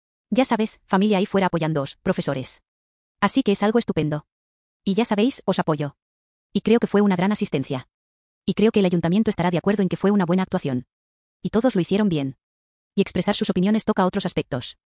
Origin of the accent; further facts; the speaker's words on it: Valinda, California, United States; Crecí en Valinda y vengo de la calle. Crecí aquí prácticamente toda mi vida hasta principios de los 2000.